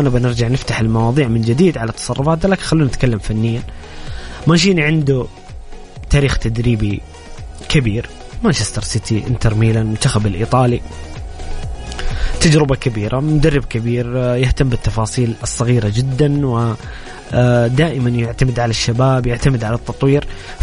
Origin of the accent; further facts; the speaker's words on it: Jeddah, Makkah Province, Saudi Arabia; لأنه هذا ملعب عندنا في جدة وحشنا كثير